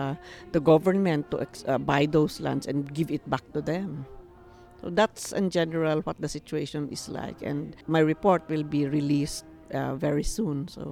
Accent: Cordillera Administrative Region, Philippines; English is a second language; I am the UN Special Rapporteur on the Rights of Indigenous Peoples. I am Akankanae Igorot from the Cordillera region in the Philippines.

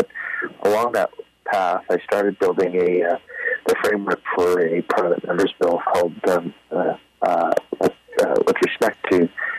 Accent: Prince George, British Columbia, Canada; also born or lived in Williams Lake; Both my wife and I grew up both in Prince George and Williams Lake, and my wife's family almost 200 years in Williams Lake.

